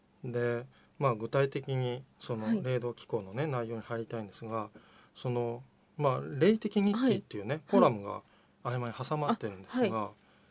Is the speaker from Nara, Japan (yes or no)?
no; Wakayama, Japan; 僕はこの和歌山出身で、はい、両親が熊野本宮っていう、はい、あの聖地なんで